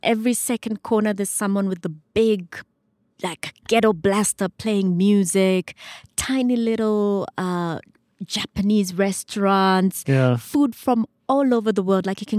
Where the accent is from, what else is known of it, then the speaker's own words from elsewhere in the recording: North West, South Africa; So growing up in Bophuthatswana was a lot of fun.